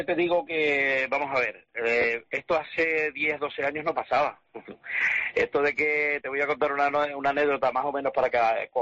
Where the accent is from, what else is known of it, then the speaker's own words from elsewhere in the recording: Buenavista del Norte, Canary Islands, Spain; Yo soy de Cuna, de Buenavista